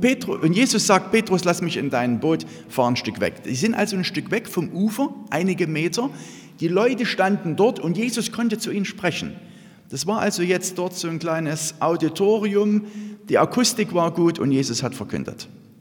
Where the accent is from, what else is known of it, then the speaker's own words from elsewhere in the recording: Lichtenau, Saxony, Germany; ich komme aus Lichtenau, Auerswalde, bin in der landeskirchlichen Gemeinde, in der Landeskirche, dort Mitglied in der, Glied in der Gemeinde.